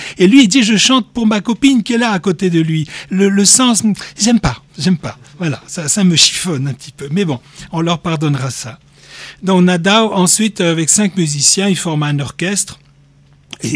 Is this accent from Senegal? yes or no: no; Brittany, France; Moi, je suis breton. Je vais vous raconter ma vie, mais ça va pas durer longtemps. Non, je suis breton, si bien que je sais pas prononcer.